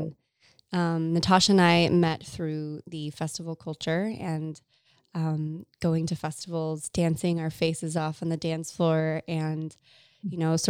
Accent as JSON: {"language": "English", "region": "California", "country": "United States", "tie": "born or raised there", "said": "we grew up together in Orange County."}